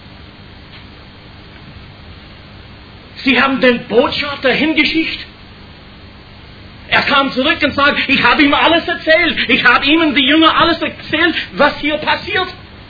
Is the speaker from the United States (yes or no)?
yes; United States; German is a second language; Und ich glaube, als Amerikaner, also die Ferne hat nichts damit zu tun